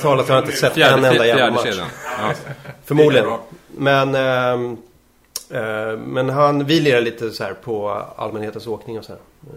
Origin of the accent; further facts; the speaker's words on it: Ösmo, Stockholm County, Sweden; jag växte upp i Nynäshamn. Eller Ösmo faktiskt, utanför Nynäs.